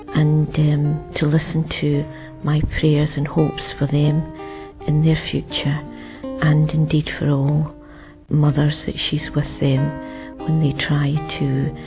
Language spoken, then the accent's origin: English; Glasgow, Scotland, United Kingdom; I'm from Scotland, Glasgow.